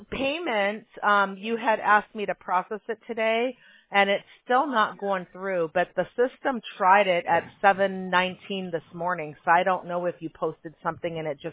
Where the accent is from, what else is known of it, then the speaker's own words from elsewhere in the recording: Chicago, Illinois, United States; And I tell them, look, I grew up in Chicago. It's not freezing. It's fine.